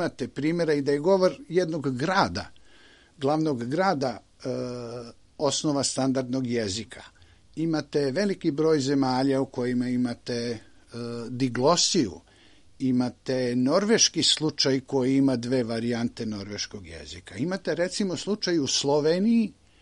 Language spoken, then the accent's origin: Serbian; Belgrade, Serbia; Evo, ja sam rođeni Beograđanin